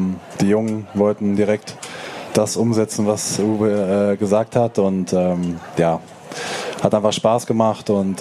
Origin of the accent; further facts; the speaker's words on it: North Rhine-Westphalia, Germany; now in Karlsruhe, Germany; ich komme ja aus dem Sauerland